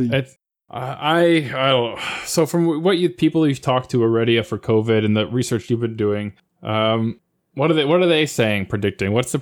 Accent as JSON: {"language": "English", "country": "Canada", "said": "I'm quite proud of my home country of Canada"}